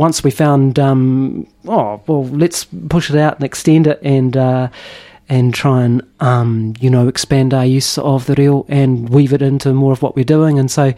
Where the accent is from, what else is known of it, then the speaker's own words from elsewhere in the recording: Christchurch, Canterbury, New Zealand; I grew up in Christchurch and had very little exposure to Reo Māori and very little exposure to Te Ao Māori in those days.